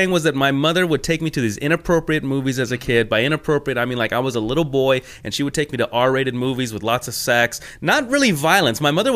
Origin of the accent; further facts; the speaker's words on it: Los Angeles, California, United States; I grew up here in Los Angeles.